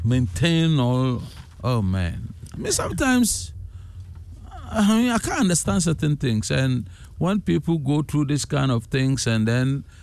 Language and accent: English; Ghana; listen, I'm a Ghanaian, I'm also a pastor, I'm a lawyer.